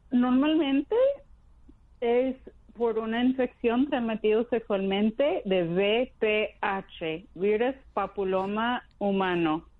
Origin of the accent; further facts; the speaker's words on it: Texas, United States; born there; now in Chicago, United States; Yo nací en Texas también.